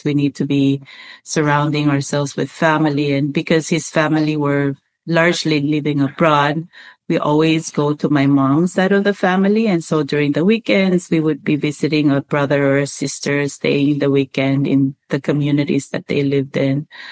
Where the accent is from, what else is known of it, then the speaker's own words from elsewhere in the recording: Palau; I was born and raised here in Palau. My father, he's half Palauan, half Japanese.